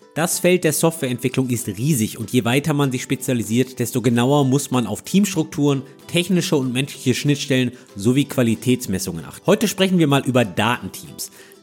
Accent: Bavaria, Germany; bin ich aus Bayern, bin ich aus Franken

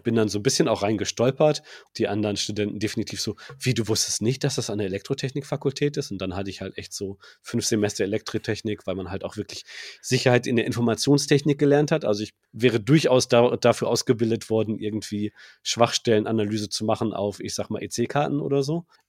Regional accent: Bottrop, North Rhine-Westphalia, Germany; born there; Ja, ich bin gebürtig in Bottrop und bin dann, weil Bochum halt nah dran ist, habe ich mir nah dran erstmal was gesucht, nach Bochum gependelt, aber irgendwann dann nach Bochum rübergezogen.

